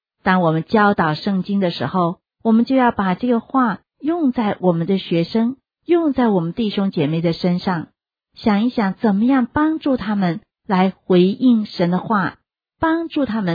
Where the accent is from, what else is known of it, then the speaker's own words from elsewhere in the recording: China; 这些诗歌他们在写的时候跟我们中国人的诗词是很不一样的。